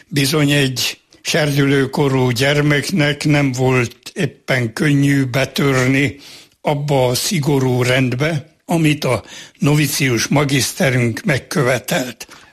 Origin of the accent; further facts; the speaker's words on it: Slovakia; Én Csallóközből származom, Pozsony közelében van a szülőfalum. Egy teljesen magyar környezetben nevelődtem. A általános iskola, vagy abban az időben elemiskolának mondták, elvégzése után Pozsonyba mentem, a magyar gimnáziumba.